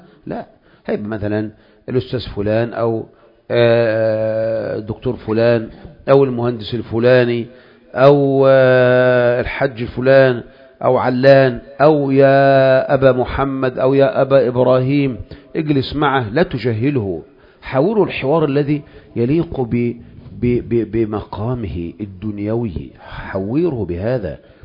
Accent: Egypt

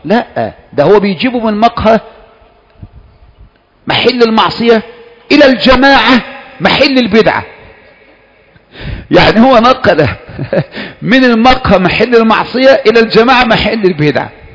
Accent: Kafr El Sheikh Governorate, Egypt; now in Faiyum, Egypt; أنا منين أصلا؟ أنا منين؟ أنا في الفيوم أو جاي لك الفيوم، أنا منين أصلا؟ أنا من كفر الشيخ،

